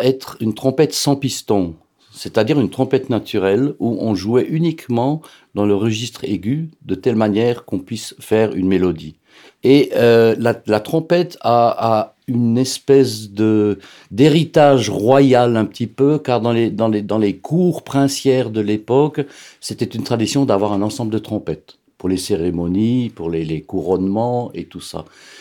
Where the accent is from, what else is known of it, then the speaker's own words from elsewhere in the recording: Strasbourg, Grand Est, France; J'habitais en France à l'époque. J'ai grandi à Strasbourg.